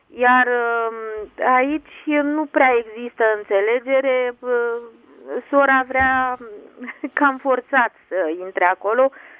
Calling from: Bucharest, Romania; Sunt din București, da.

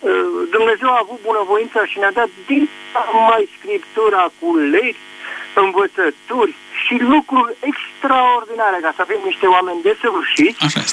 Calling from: Câmpulung, Romania; din Câmpul Lung

